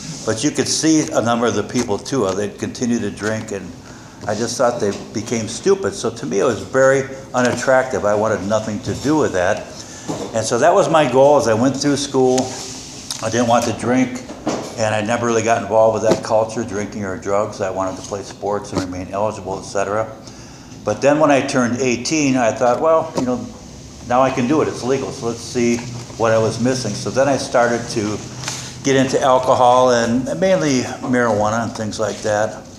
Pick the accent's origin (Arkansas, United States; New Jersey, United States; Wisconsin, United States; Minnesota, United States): Wisconsin, United States; Milwaukee; I grew up in the Midwest. I was born in Milwaukee, Wisconsin. That's Brewtown, in case you didn't know or forgotten or are coming in from someplace else.